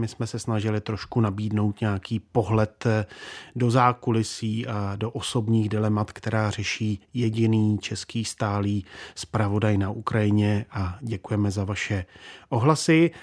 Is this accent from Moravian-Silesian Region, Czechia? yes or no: no; Jihlava, Vysočina Region, Czechia; na dokumentárním festivalu v Jihlavě, což, jak jistě víte, je mé rodné město a jsem na něj náležitě hrdý